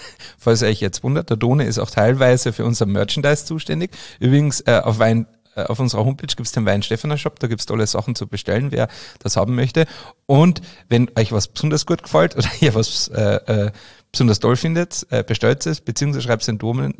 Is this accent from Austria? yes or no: yes; Austria; für mich als Österreicher, der mitten aus dem Berg kommt